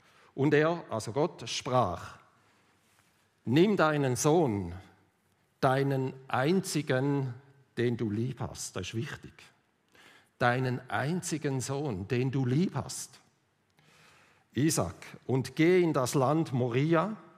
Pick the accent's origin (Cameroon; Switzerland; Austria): Switzerland; Also Gebirge als Schweizer, gell? Ein paar Hügel.